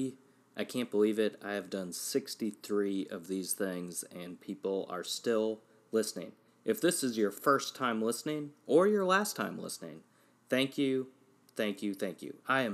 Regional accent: Wisconsin, United States; moved away as an adult; I grew up in Wisconsin and then moved to Memphis, Tennessee for school.

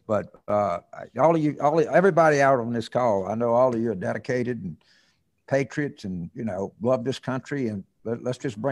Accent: New Orleans, Louisiana, United States; because I'm from New Orleans, and as you do, and we have our home slang

